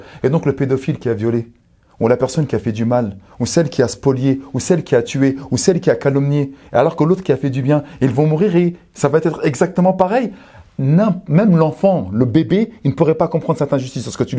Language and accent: French; France; j'ai grandi en France, ou parce que j'ai grandi à la cité, ou parce que j'ai grandi dans un environnement